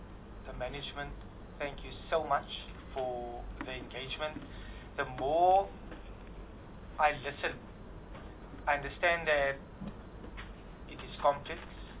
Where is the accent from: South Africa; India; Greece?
South Africa; Cape Town, Western Cape; Growing up in Mitchell's Plain and attending Glendale, I'm totally aware of the various aspects that go along with growing up in a community like Mitchell's Plain.